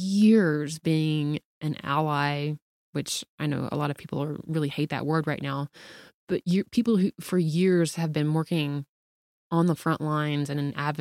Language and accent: English; the South, United States; I mean, I grew up in the South.